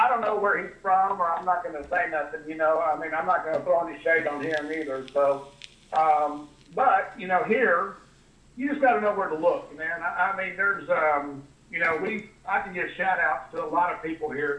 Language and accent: English; Houston, Texas, United States; when I was a basketball player, you know, I grew up in Houston, you know